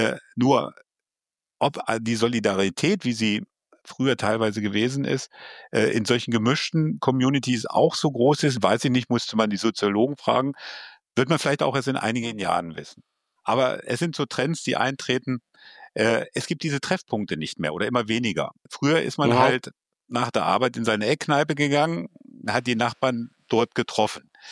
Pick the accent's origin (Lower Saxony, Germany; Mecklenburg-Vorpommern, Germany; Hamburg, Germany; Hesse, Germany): Hamburg, Germany; also ich bin Hamburger, mir wird das Leben in Hamburg schwer